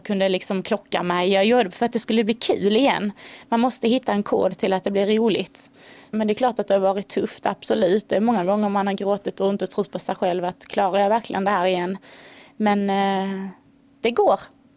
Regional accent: Osby, Skåne, Sweden; Jo, jag är från Osby från början. Så att här känner jag ju till allting och sådär. Gått i skola här och sprungit i skogar

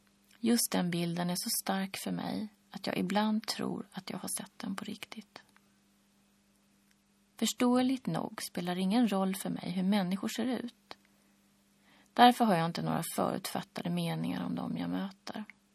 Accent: Umeå, Västerbotten County, Sweden; Jag är född och uppvuxen i Umeå.

